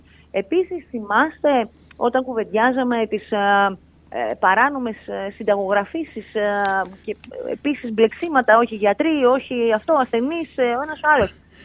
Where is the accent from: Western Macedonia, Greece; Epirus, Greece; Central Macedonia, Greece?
Western Macedonia, Greece; Grevena; εγώ κατάγομαι από τα Γρεβενά